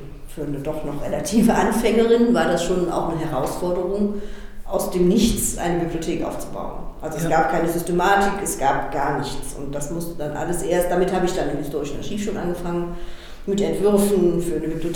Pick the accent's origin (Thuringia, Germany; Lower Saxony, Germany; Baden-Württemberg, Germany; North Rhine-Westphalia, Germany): North Rhine-Westphalia, Germany; Cologne; born there; Ich bin in Köln geboren, habe in Köln Abitur gemacht.